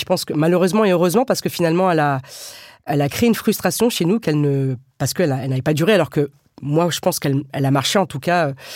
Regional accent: Brétigny-sur-Orge, Île-de-France, France; moi j'ai grandi à Brétigny-sur-Orge, à 30 km de Paris, mi-banlieue, mi-campagne

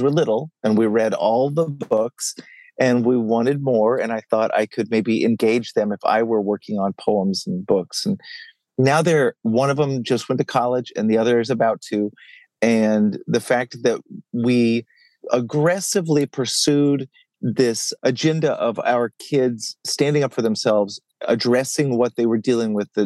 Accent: Dallas, Texas, United States; I grew up in Dallas, and I'm the oldest of three kids.

